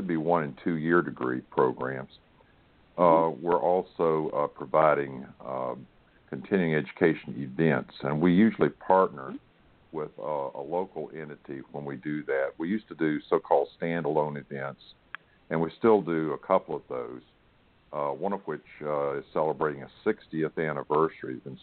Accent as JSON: {"language": "English", "town": "Charlotte", "region": "North Carolina", "country": "United States", "lives_now": "Omaha, United States", "said": "I'm originally from North Carolina. My home is Charlotte, North Carolina."}